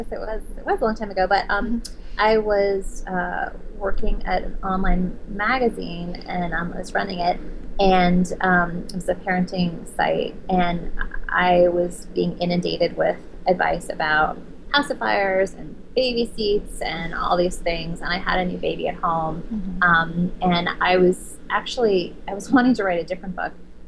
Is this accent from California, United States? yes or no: no; New York City, New York, United States; I did grow up in the East Village, yes, St. Mark's Place.